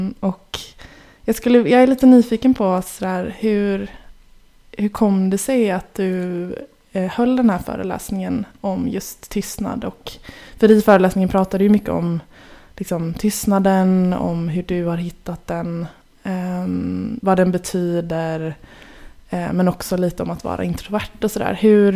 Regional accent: Gothenburg, Västra Götaland County, Sweden; Vi sitter ju i ditt vardagsrum nu i Göteborg där jag är ifrån

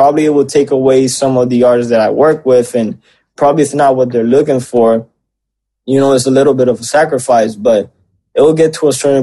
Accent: Puerto Rico; the dreams that you know we have growing up in Puerto Rico

